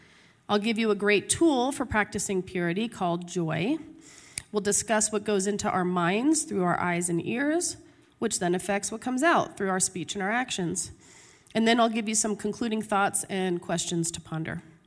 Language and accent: English; Woodstock, New York, United States; born there; I was born in Woodstock, New York. Yes, that Woodstock. In the 70s, to a single unwed mother